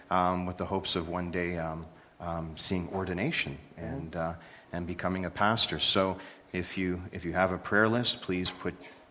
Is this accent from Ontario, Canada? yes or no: yes; Scarborough, Ontario, Canada; Well, I grew up in Agincourt, Ontario. I grew up in Scarborough. I was a Scarborough kid.